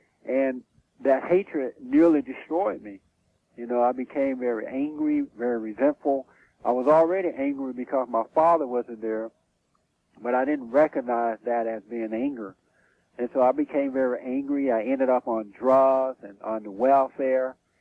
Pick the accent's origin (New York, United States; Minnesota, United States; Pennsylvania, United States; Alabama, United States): Alabama, United States; I grew up in Alabama, and I worked on a plantation.